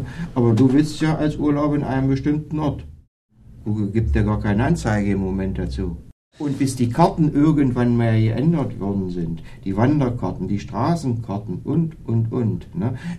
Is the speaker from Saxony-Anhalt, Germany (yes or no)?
yes; Gernrode, Saxony-Anhalt, Germany; meine Heimatstadt Gernrode. Eine über 1000-jährige Stadt, die auch durch die Stiftskirche, sage ich mal, national und international bekannt ist.